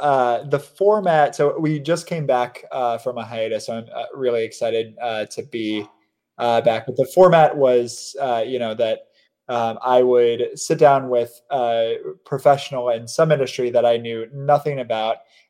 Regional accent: Terre Haute, Indiana, United States; also born or lived in Cleveland, United States / Milwaukee, United States; So I'm originally from Indiana, Terre Haute, Indiana.

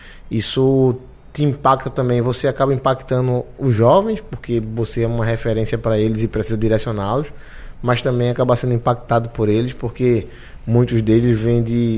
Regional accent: Recife, Pernambuco, Brazil; Não, sou recifense.

